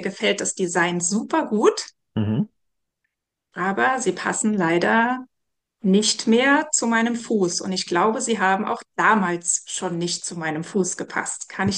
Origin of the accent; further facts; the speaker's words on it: Trier, Rhineland-Palatinate, Germany; ich komme aus Trier, wohne da mit meiner kleinen Familie